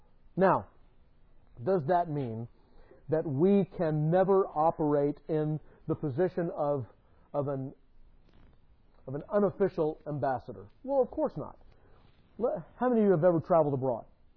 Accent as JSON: {"language": "English", "country": "United States", "said": "And if I'm traveling overseas as an American, well, if someone asks me about America"}